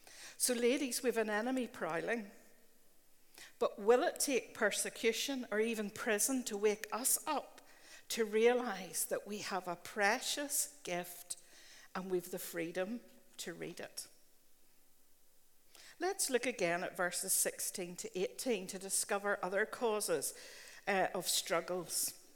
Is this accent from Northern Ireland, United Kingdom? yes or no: yes; Northern Ireland, United Kingdom; Now, we might argue that as Northern Irish, down-to-earth women, we've not been taken in by such a lie.